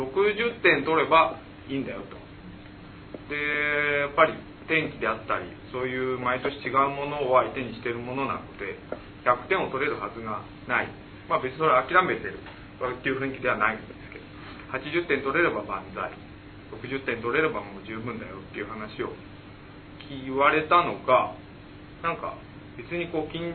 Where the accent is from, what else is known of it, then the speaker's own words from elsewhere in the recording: Katsunuma, Yamanashi, Japan; also born or lived in Kofu; 僕は甲府に生まれて小学校3年の時に勝沼に引っ越してきました。大学進学で上京をして